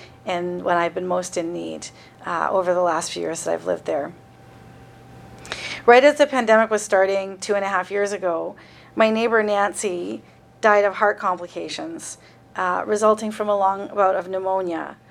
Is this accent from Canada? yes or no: yes; Saanich, British Columbia, Canada; also born or lived in Vancouver; now in Gabriola Island, Canada; I currently live on Gabriola Island, which is the territory of the Sinemo First Nation, and I grew up in Saanich, which is the territory of the Wasanic people. And in between that, I lived in Vancouver.